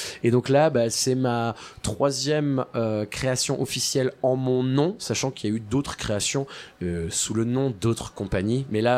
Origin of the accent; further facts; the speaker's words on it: Dunkirk, Hauts-de-France, France; born there; Je suis né à Dunkerque, au milieu des usines.